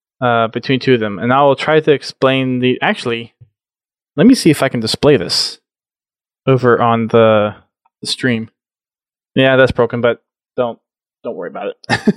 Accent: Texas, United States; This next one is the Alamo Riverwalk in San Antonio, Texas, my home state.

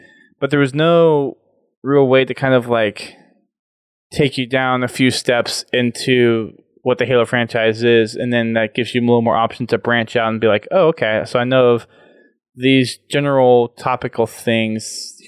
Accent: Houston, Texas, United States; So my parents came to the outpost in Houston because I'm from Houston and they used to live in Houston.

